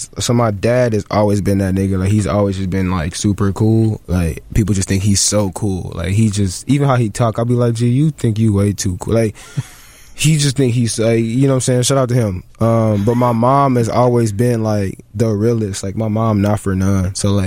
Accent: Glenwood, Illinois, United States; also born or lived in Evanston; So I was born on the West End in Evanston, and then from there we moved to like this south burb called Glenwood

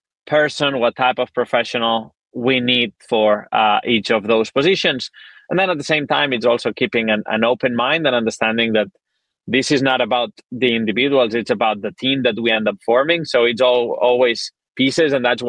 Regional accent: Barcelona, Catalonia, Spain; I'm from Barcelona, right? Like the city and the club are one and the same.

